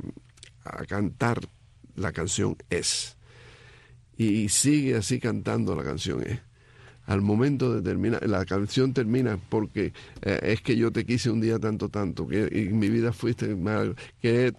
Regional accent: Cienfuegos, Cuba; Nací en Cienfuegos, me crié siempre en Cienfuegos.

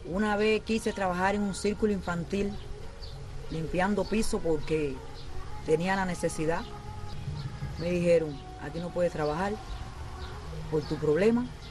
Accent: Santiago de Cuba, Cuba; now in Havana, Cuba; Emigré de Santiago para acá porque las condiciones económicas de Oriente no es igual a la de La Habana.

